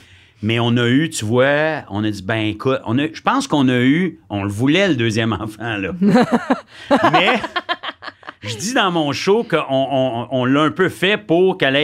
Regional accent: Quebec, Canada; Moi, je viens de l'Outaouais.

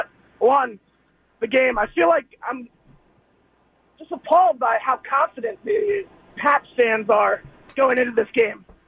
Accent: Wayne, Pennsylvania, United States; now in Boston, United States; So I'm an Eagles fan. I live in Boston. I grew up in Philadelphia.

